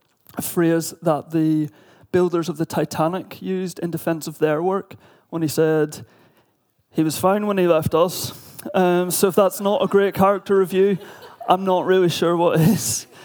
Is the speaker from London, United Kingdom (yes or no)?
no; Northern Ireland, United Kingdom; accent: Northern Irish; now in England; based on my accent and the Northern Irish ability to merge multiple syllables into one incoherent noise.